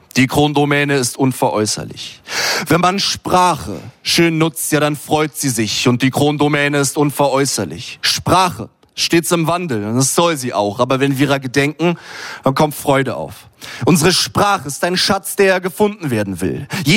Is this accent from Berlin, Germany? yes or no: yes; Berlin, Germany; Aber Berlin, ja, ist meine Heimat und das scheint mir zu liegen.